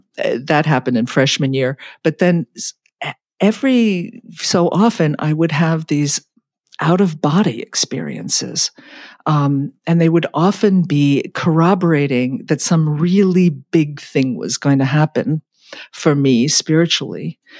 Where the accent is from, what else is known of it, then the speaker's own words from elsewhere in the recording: New York City, New York, United States; Well, I was raised in Manhattan, New York City, and my parents were very modern atheists